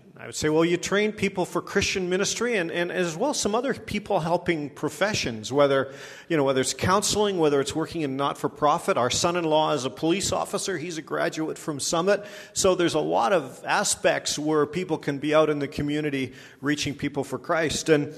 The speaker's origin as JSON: {"language": "English", "town": "Powell River", "region": "British Columbia", "country": "Canada", "tie": "born or raised there", "said": "I hail from the Lower Mainland. I grew up in Powell River, so kind of the Lower Mainland Island is sort of my territory."}